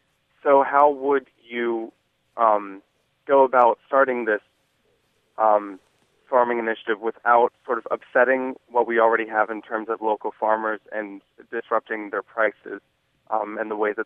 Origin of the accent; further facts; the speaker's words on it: Virginia, United States; I'm from the Hampton Roads area. And there is definitely no shortage of land down here